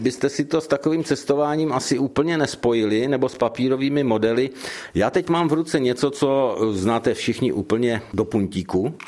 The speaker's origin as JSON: {"language": "Czech", "region": "Bohemia", "country": "Czechia", "said": "To papírové modelářství, to je u nás v Čechách fenomén."}